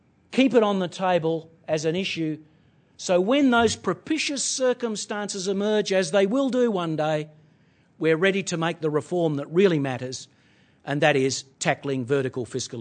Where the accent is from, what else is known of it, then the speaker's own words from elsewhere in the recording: Geraldton, Western Australia, Australia; I'm an Australian first, a Western Australian, born and bred in Geraldton